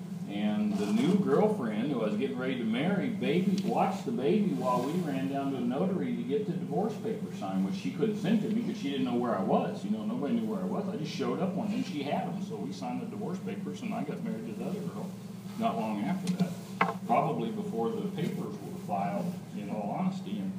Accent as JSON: {"language": "English", "town": "Phoenix", "region": "Arizona", "country": "United States", "tie": "born or raised there", "said": "I grew up in South Phoenix not the ghetto necessarily, because that's kind of downtown, but we were out on the edge of town. But I grew up in a really bad poor part of town."}